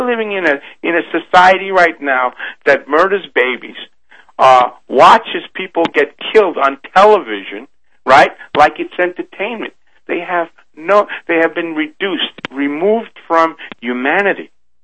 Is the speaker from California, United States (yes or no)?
no; Brooklyn, New York, United States; from Brooklyn.